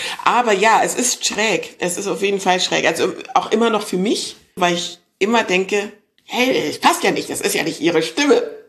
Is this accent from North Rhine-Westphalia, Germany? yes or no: yes; Cologne, North Rhine-Westphalia, Germany; Ja, sehr kölsch, aus Köln-Weiden. der ist aus Ghana. Genau, meine Eltern sind aus Ghana.